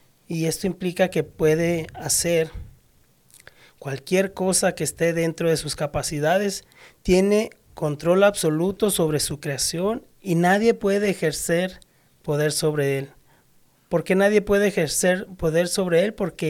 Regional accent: Mexico; yo que soy de México y pues conozco muchas personas

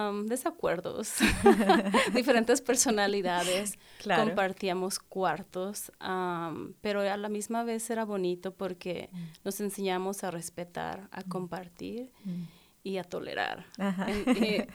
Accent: Zamora, Michoacán, Mexico; Yo soy de México, de Zamora, Michoacán. Está al sureste de México.

